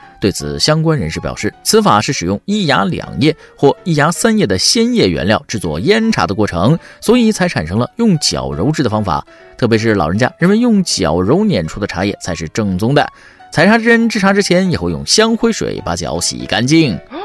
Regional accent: northern China, China; 作为一个北方人，我想问问，这真的不是面片汤吗？

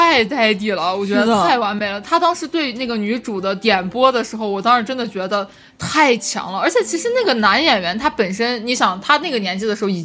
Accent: China; 因为作为一个中国人来讲

